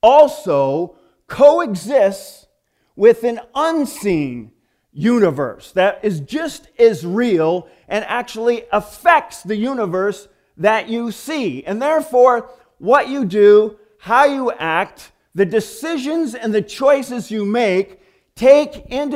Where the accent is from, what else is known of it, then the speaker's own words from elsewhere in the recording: Michigan, United States; moved away as an adult; When I first moved here about 30 years ago, people used to find out that I was from Michigan, and they thought, that's weird.